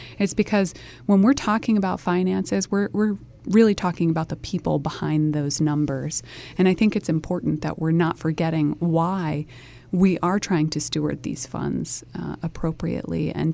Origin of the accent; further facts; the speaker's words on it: United States; I grew up in Sussex County after fraudulent activity resulted in the loss of my family home and all of our possessions as a child. And we moved to Sussex to rebuild.